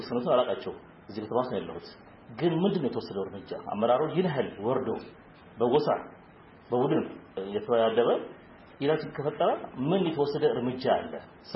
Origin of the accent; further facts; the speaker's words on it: Dire Dawa, Ethiopia; እኔ ድሬዳዋ ተወልጄ ያደኩት